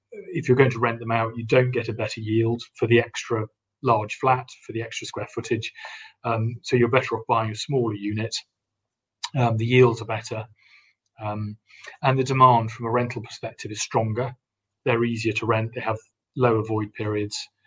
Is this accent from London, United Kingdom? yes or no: no; North West England, United Kingdom; I'm from the north of England. I'm from Cheshire.